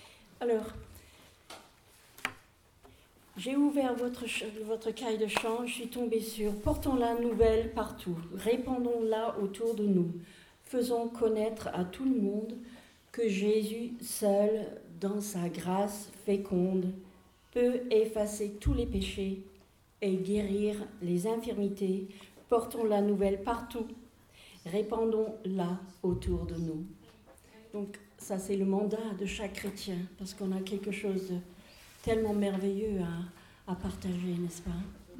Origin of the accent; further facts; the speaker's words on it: United Kingdom; French is a second language; donc ça c'est un nom britannique, comme vous pouvez entendre dans mon accent. Je suis britannique parce que je suis seulement moitié anglaise, un quart écossaise et un quart galloise